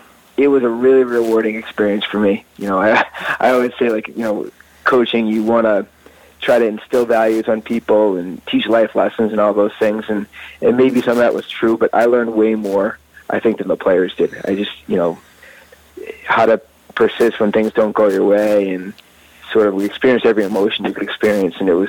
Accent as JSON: {"language": "English", "town": "North Andover", "region": "Massachusetts", "country": "United States", "tie": "born or raised there", "said": "I grew up in North Andover, so it was sort of an easy transition"}